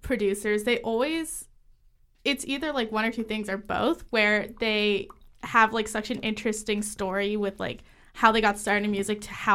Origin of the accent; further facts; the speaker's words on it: California, United States; I have. I'm from the Valley.